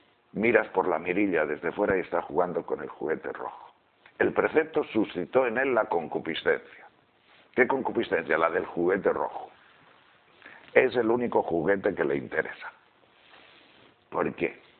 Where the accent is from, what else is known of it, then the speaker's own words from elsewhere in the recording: Castile and León, Spain; porque yo soy de la parte del norte de la provincia de León